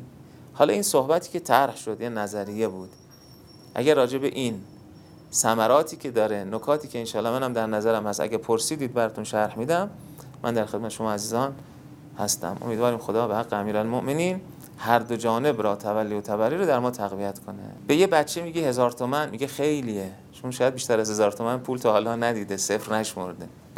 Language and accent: Persian; Kuwait; also born or lived in Karbala, Iraq; گفتمش نه، من اهل کویت هستم. گفت که از کجا هستی اصالتاً، تولدت مال کجاست؟ یه نگاهی بهش کردم، گفتم من اهل شهری هستم که فرزند همین آقایی که تو توصیفش کردی اونجا مدفونه.